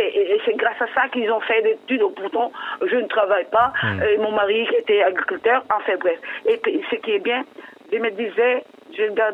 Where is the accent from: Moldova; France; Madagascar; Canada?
Madagascar; Je viens de Madagascar